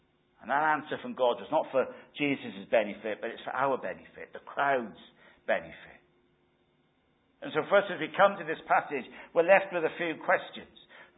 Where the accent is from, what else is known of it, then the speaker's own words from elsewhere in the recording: Wales, United Kingdom; You see, I was brought up in South Wales.